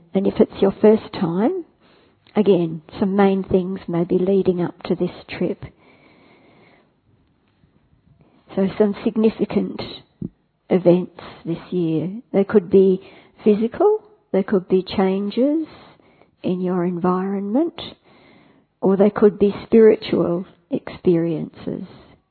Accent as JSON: {"language": "English", "country": "Australia", "said": "from Australia, and I think most of us have just arrived in Mudaban"}